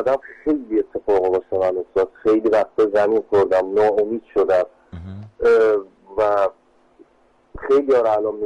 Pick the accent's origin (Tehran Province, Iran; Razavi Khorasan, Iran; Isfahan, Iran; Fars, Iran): Fars, Iran; Shiraz; من شیراز به دنیا آمدم و بزرگ شدم